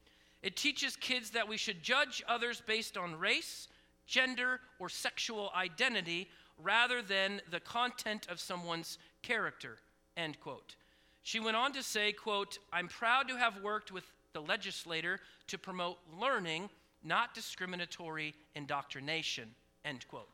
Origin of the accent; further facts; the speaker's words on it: Oregon, United States; now in Iowa, United States; If you don't know this, I'm from Oregon. West Coast is the best coast